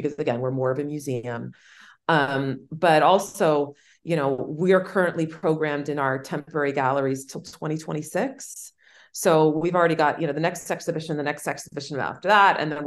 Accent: Los Angeles, California, United States; So, you know, growing up in Los Angeles, I always had this very strong attachment to my roots.

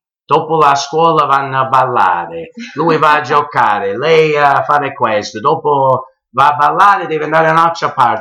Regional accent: Chicago, Illinois, United States; Io sono nato a Chicago, cresciuto a Chicago

